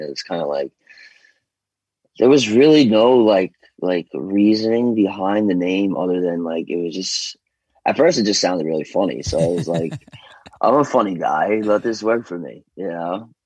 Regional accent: New York, United States; They know I'm from New York.

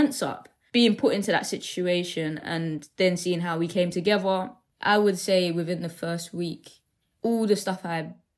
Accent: Deptford, London, United Kingdom; growing up in Deptford, for instance. I was always around like black and brown people.

